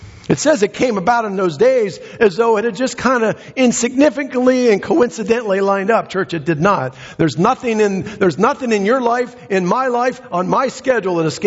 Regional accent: Waterville, Pennsylvania, United States; It's a hamlet. It's not even big enough to have its own government or part of a township up there. It's a village.

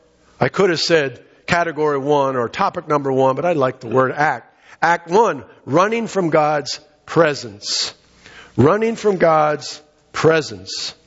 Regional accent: Titusville, Pennsylvania, United States; My brother and I were raised in Titusville, Pennsylvania.

